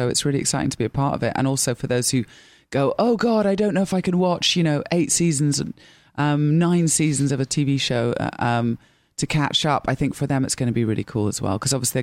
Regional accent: Scotland, United Kingdom; also born or lived in South America / Portugal / London; I'm definitely Scottish. And because my parents are Scottish, I was born there and I spent like 9 years old to 16 there. So, you know, it's in my blood.

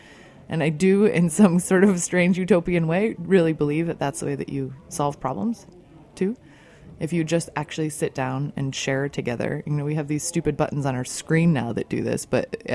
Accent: Illinois, United States; my mom's French and my dad's American, and I grew up outside of Chicago. So in the summers, we'd go to France

